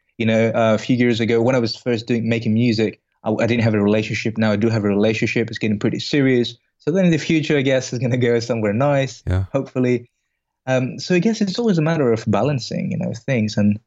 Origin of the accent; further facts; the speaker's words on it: Greece; moved away as an adult; Originally, I'm from Greece. So before the financial crisis of Greece, I left Greece because of the army.